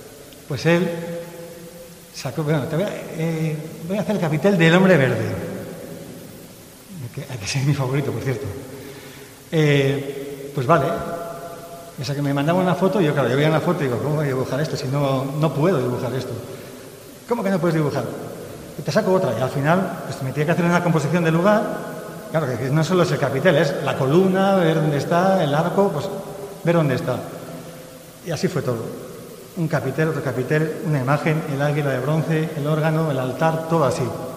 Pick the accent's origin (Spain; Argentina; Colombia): Spain; Vitoria, Basque Country; Yo soy de Vitoria y no podía venir a Laredo.